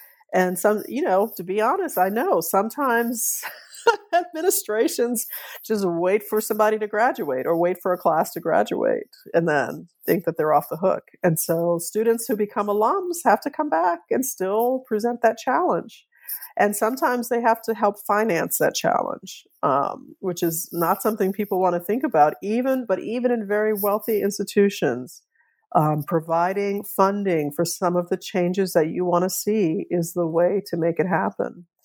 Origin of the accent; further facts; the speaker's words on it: New Orleans, Louisiana, United States; So I grew up in New Orleans. I've learned that my family, on my father's side was there.